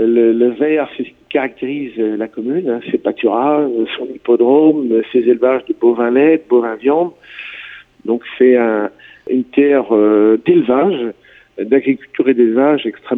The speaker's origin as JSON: {"language": "French", "town": "Corlay", "region": "Brittany", "country": "France", "said": "Quand je vais assez loin de mon territoire et que je dis que je suis de Corlay"}